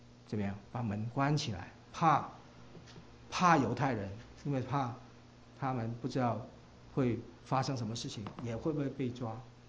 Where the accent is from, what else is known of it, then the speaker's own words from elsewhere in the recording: Hong Kong; 因为我来自香港所以当然就是留意